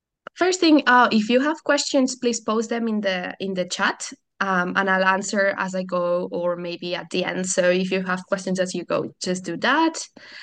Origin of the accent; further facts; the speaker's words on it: Barcelona, Catalonia, Spain; first language Catalan; English is a second language; My first language is actually Catalan. I'm from Barcelona, from a small region in Spain. So that's my first language. And then I also speak Spanish as my mother tongue because we speak both there. And then here, obviously, English and Portuguese as well.